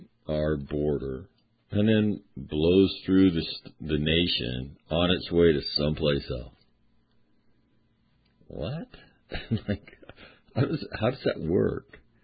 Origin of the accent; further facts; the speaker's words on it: United States; I'm an American. I'm a retired Marine.